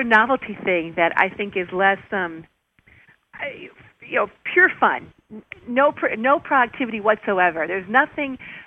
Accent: Chicago, Illinois, United States; I'm from Chicago.

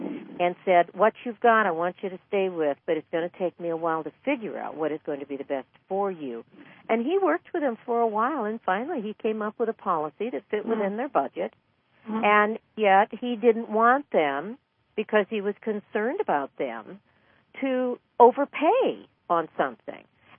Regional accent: Los Angeles, California, United States; Well, I grew up in Los Angeles proper. I lived for many, many years in Inglewood and Burbank and Glendale and Burbank.

